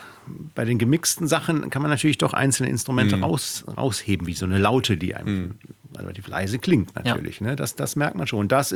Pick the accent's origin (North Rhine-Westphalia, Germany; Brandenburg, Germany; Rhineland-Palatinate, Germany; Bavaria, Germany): North Rhine-Westphalia, Germany; Solingen; ich komme aus Solingen